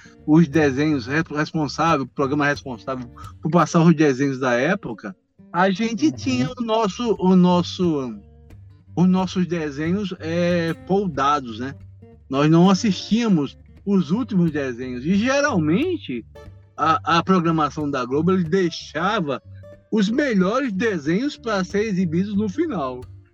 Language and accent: Portuguese; Maceió, Alagoas, Brazil; nós somos do Nordeste, desse país maravilhoso, mas precisamente na cidade de Maceió, Alagoas, né?